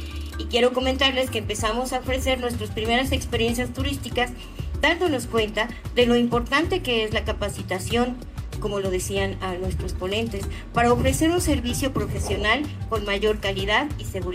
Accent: Mexico; soy una mujer mexicana, representante de mis tradiciones, de mis raíces, de mis costumbres y de mi familia.

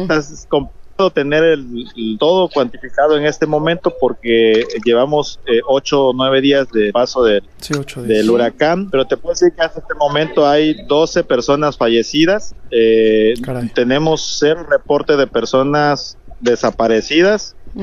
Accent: Coyuca de Benítez, Guerrero, Mexico; Somos una sociedad pues con bastante carácter. Vamos a salir adelante, así somos los costeños, ¿verdad?

